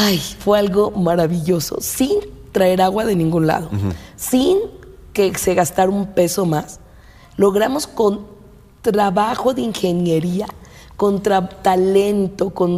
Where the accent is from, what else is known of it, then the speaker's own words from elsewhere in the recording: Mexico City, Mexico; born there; yo soy una mujer que nació en el poniente de la ciudad. Nací en la Benito Juárez y me fui a vivir al extremo oriente cuando yo fui estudiante de economía en la UAM Iztapalapa.